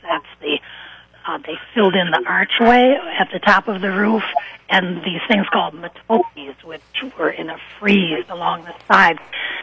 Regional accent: Cleveland, Ohio, United States; I'm actually Irish, Irish-American, and from Cleveland. I think it was probably that I was looking for the most opposite place to Cleveland.

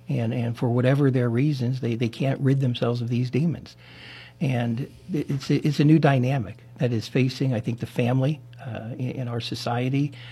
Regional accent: Reading, Pennsylvania, United States; also born or lived in Ohio / Michigan; now in Butler, United States; And my life story then took me to Ohio, up through Michigan, and then back to my hometown of Reading, Pennsylvania, before a young girl, Marcia Peraska, brought me to Butler since 1998.

